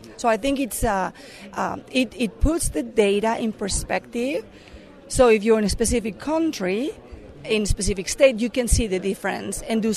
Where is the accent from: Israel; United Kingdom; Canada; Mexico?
Mexico; English is a second language; now in United States; And I'm originally from Mexico, that's why I have an accent. And I've been here in the U.S. for 15 years now.